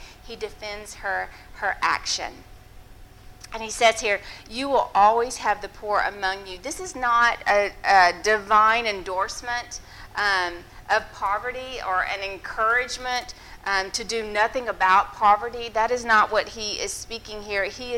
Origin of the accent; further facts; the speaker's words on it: Arkansas, United States; I had a childhood friend that we grew up together in Arkansas